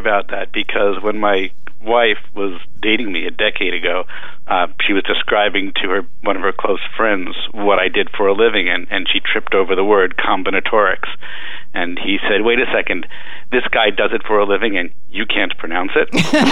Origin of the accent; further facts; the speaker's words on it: Long Island, New York, United States; also born or lived in Madison; Not the city, no, from Long Island.